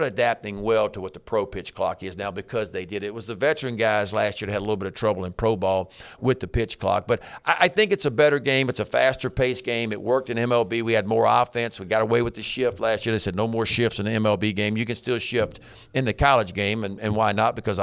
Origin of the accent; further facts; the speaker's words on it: the South, United States; I'm from the South.